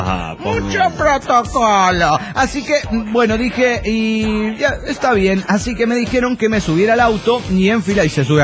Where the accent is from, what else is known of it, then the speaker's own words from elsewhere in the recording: Mexico; de Delfa, mexicano.